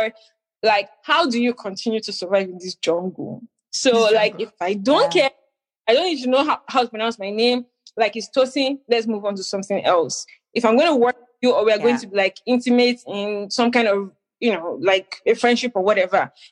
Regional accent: Nigeria; now in United States; We are living in this country, and as much as Nigerian community is growing in the US, like we are still like a minority.

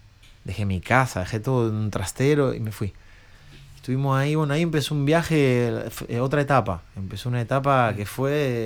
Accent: Argentina; Siendo de donde vengo, de una ciudad pequeña de Argentina, sin ningún tipo de medio, sin papeles

